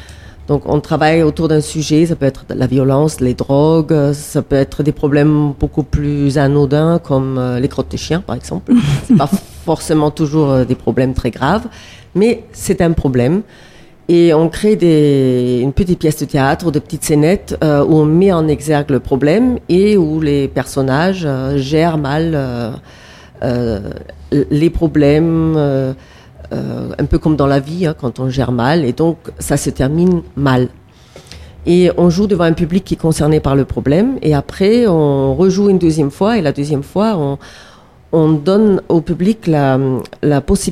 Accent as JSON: {"language": "French", "country": "Austria", "second_language": "French", "said": "Donc moi, je suis d'origine autrichienne, déjà. Je peux peut-être commencer comme ça, tout mon petit accent."}